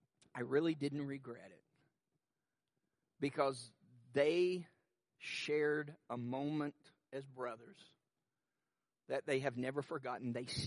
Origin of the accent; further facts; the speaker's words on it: Lexington, Kentucky, United States; The 2002 NCAA basketball regional was held in my hometown of Lexington, Kentucky, in Rupp Arena